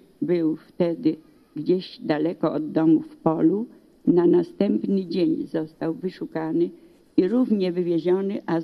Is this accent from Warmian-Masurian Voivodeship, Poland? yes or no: no; Tarnogród, Lublin Voivodeship, Poland; born there; Urodziłam się nie w obozie koncentracyjnym, tylko jeszcze w mojej ojczyźnie, w Tarnogrodzie, w kwietniu 2001 roku.